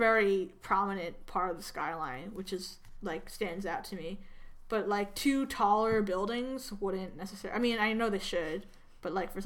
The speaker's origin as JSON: {"language": "English", "region": "New York", "country": "United States", "said": "It's weird, too, because I am a New Yorker"}